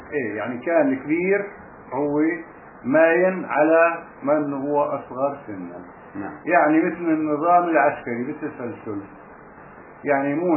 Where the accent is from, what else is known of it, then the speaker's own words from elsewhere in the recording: Palestine; moved away; وتم هذا الكلام متعارف عليه حتى لبعد ما طلعنا من فلسطين.